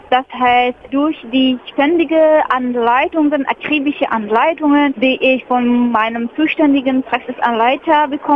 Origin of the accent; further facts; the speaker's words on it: Algeria; German is a second language; now in Germany; Ich komme aus Algerien und Algerien hat eigene Kultur und Deutschland hat auch eigene Kultur.